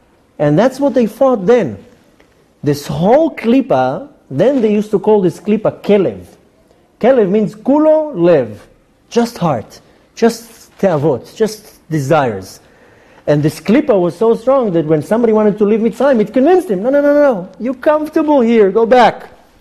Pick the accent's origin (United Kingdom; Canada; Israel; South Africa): Israel; Ra'anana, Central District; also born or lived in United States; I used to live now 17 years in America. I was born in Israel. I grew up here in Ra'anana. And 17 years I lived in America.